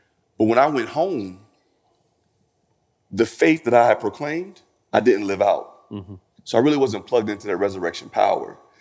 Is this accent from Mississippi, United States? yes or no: yes; Mississippi, United States; And you know, country, you know, growing up in Mississippi, there are certain things you're not supposed to do, right?